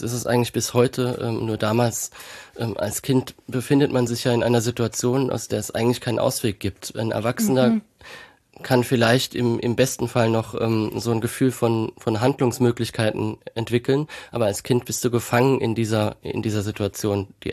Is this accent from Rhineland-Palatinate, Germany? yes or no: yes; Kaiserslautern, Rhineland-Palatinate, Germany; born there; von Kaiserslautern, meiner Geburtsstadt.